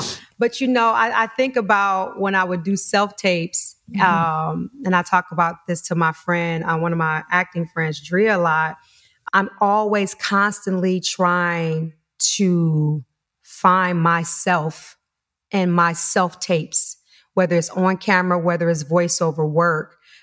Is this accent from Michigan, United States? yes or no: yes; Detroit, Michigan, United States; I'm originally from Detroit.